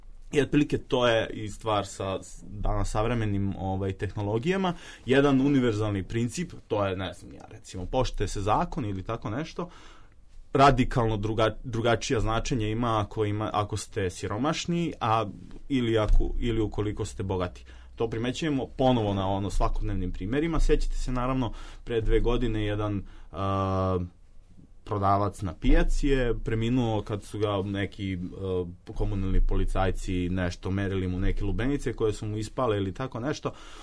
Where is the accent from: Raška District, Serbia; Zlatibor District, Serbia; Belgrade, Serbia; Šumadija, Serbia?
Belgrade, Serbia; Obrenovac; Dakle, ako ste sa periferije, a evo ja jesam, ja dolazim iz Obrenovca